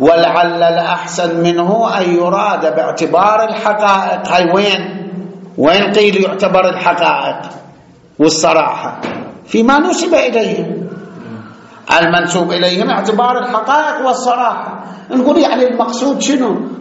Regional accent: Iraq; احنا عندنا بالعراق

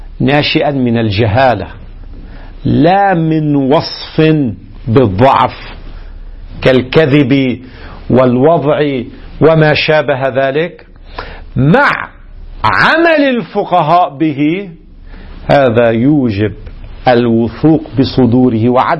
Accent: Lebanon; الان مثلا عندنا في لبنان

